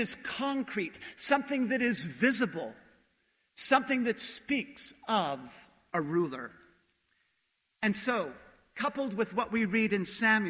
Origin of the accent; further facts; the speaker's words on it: Montreal, Quebec, Canada; I was from Montreal. I sang in an Anglican church choir that had that wonderful Anglican church music tradition.